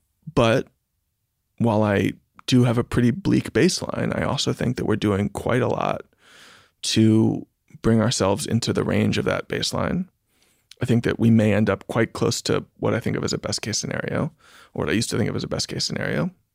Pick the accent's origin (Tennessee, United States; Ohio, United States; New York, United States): New York, United States; New York City; I was born in 1982. I grew up in New York City in the 1990s.